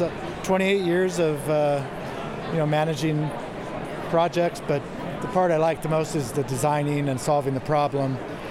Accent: California, United States; I'm from Northern California.

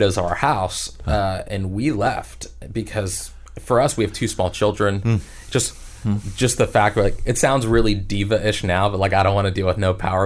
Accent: Florida, United States; born or raised there

